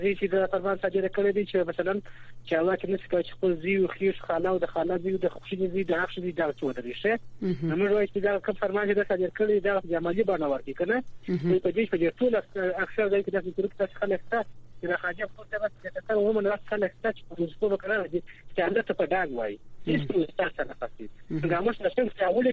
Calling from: Kabul, Afghanistan; زه له کابل نه لیکم

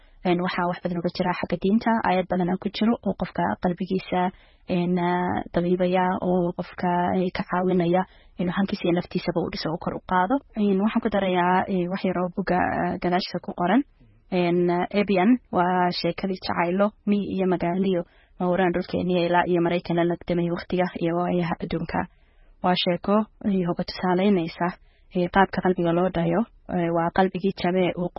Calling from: Minnesota, United States; waxaan ka imaaday gobolka Minnesota

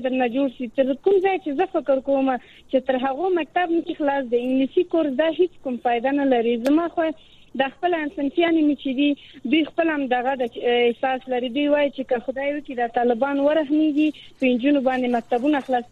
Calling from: Kabul, Afghanistan

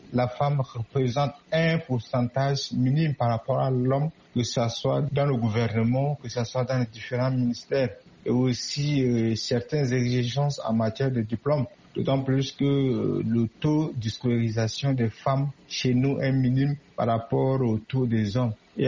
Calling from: Abéché, Ouaddaï, Chad; Je suis à Abéché, à l'est du Tchad.

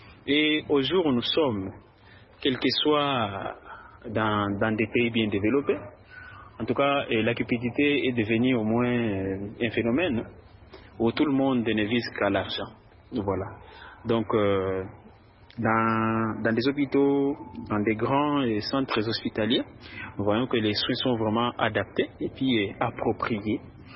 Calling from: DR Congo; Personnellement, ici chez nous au Congo, la sécurité des malades est assurée

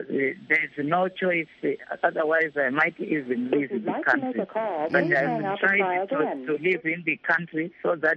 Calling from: Chimanimani, Manicaland, Zimbabwe; That's Chimanimani.

